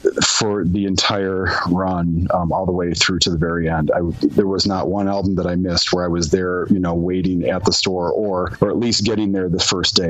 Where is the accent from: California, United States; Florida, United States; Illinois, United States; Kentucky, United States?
Illinois, United States; Chicago; born there; also born or lived in upstate New York / Michigan; I'm not. I was born in Chicago. My family moved around all over upstate New York, a couple different places in Illinois. We lived in a small town in upper Michigan, right across from the Thumb.